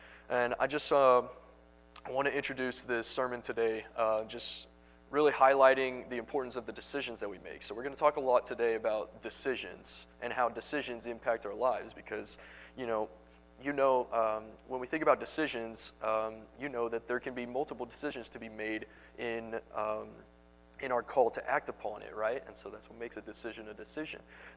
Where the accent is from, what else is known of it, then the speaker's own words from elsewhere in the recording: Houston, Texas, United States; I'm from the Houston, Texas area